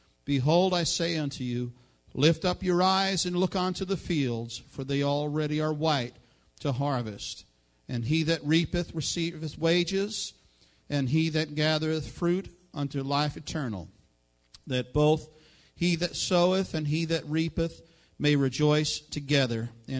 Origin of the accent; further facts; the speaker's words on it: New York City, New York, United States; And, of course, I am from the Bronx originally, so I am. Everybody says I'm from Oklahoma. I am not. I grew up here in the Northeast in New York City.